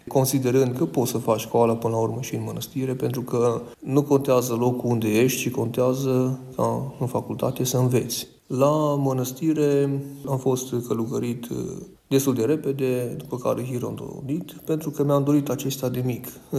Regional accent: Zalău, Sălaj County, Romania; de la mănăstirea Jacul Românesc din județul Mureș. Sunt din Zalău, m-am născut în 1988 din părinți creștini ortodoxi.

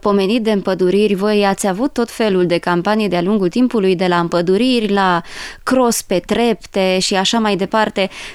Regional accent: Transylvania, Romania; Suntem ardeleni, tuturor ne place.

